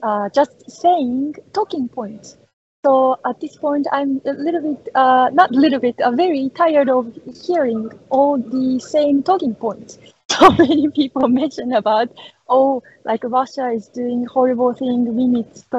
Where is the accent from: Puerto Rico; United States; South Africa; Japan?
Japan; Okinawa; I'm from Okinawa, by the way.